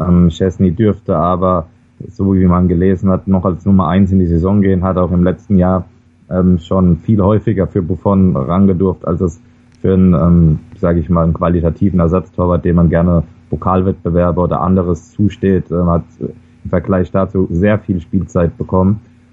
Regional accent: Germany; Als Deutscher bin ich natürlich froh

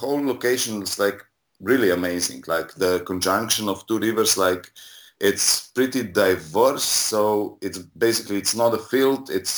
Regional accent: Slovenia; English is a second language; he's doing a festival in my hometown, which is like 60 kilometers from Ljubljana

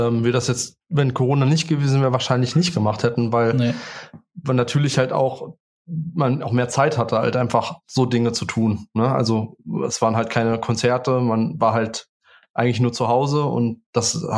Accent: Spangenberg, Hesse, Germany; ich komme aus Spangenberg, Jonas kommt aus Melsung

